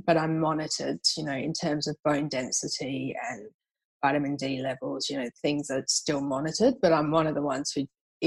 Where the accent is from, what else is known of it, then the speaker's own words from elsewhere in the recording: Perth, Western Australia, Australia; And I did 50 of them and hid them around, my hometown of Perth, and I flew to Adelaide and left them on the plane.